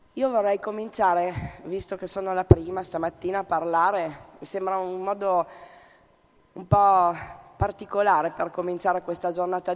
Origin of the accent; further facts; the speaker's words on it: Parma, Emilia-Romagna, Italy; io vengo da Parma